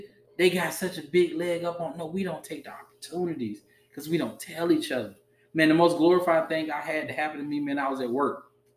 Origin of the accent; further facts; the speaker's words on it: Easton, United States; I lived in a predominantly white neighborhood. I grew up in Easton.